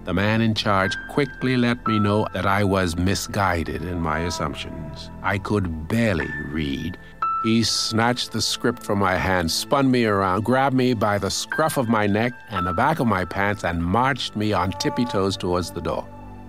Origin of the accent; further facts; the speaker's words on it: Bahamas; accent: Bahamian; My accent was Bahamian. It was terrible. It was sing-songy, as most Caribbean accents are.